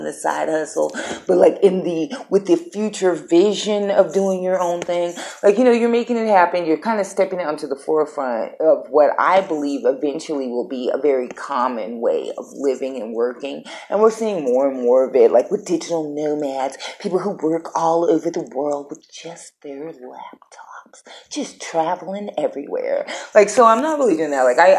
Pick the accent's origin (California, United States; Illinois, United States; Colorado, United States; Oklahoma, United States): Colorado, United States; Like, I grew up in Colorado, so you would think I'd be used to, like, snow and cold weather and long springs by now.